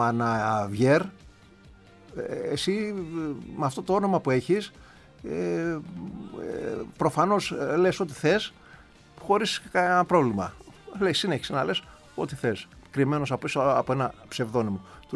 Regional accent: Athens, Attica, Greece; born there; από την Αρκαδία είμαι και εγώ, έτσι, η καταγωγή μου, ο πατέρας μου. Εγώ γεννήθηκα εδώ στην Αθήνα, αλλά Αρκαδία, Γορτινία για την ακρίβεια, η καταγωγή μου.

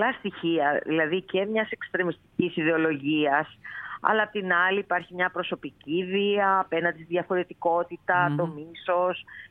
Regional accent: Kefalonia, Ionian Islands, Greece; Είμαι και από την Κεφαλονιά.

